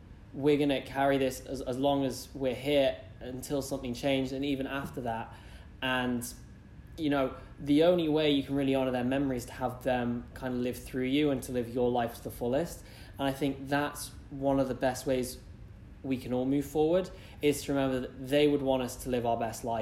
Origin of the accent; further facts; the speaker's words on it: Florida, United States; but then other times we just say, oh, we're from South Florida, because you know, you don't want to bring it up